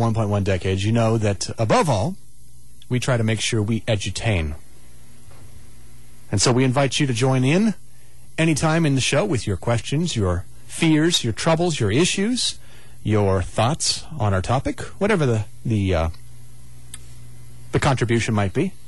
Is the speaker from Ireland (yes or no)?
no; Flagstaff, Arizona, United States; now in Phoenix, United States; I mean, I grew up in Flagstaff, so I wonder if that guy... You know, a lot of people from Flagstaff kind of migrate down here to Phoenix